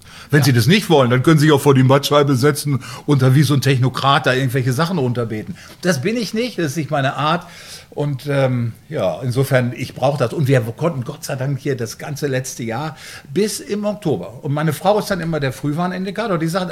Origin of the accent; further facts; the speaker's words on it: Bielefeld, North Rhine-Westphalia, Germany; ich komme aus Bielefeld